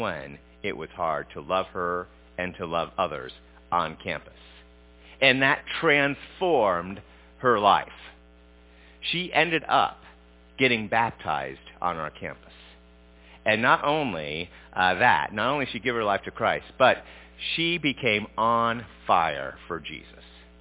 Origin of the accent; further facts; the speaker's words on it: Smithville, United States; I grew up in Smithville, not far from here, about 2,000 people in Smithville.